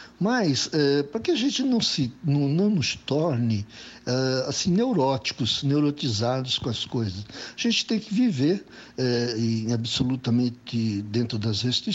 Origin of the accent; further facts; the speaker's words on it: Santos, São Paulo, Brazil; Eu que sou de Santos, eu gosto muito de praia, né?